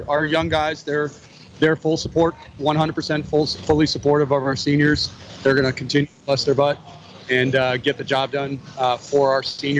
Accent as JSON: {"language": "English", "region": "Massachusetts", "country": "United States", "said": "Massachusetts."}